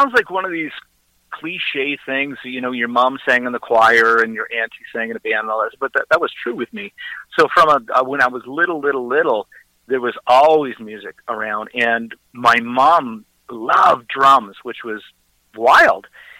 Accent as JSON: {"language": "English", "region": "Manitoba", "country": "Canada", "tie": "born or raised there", "also_born_or_lived": "West Coast"}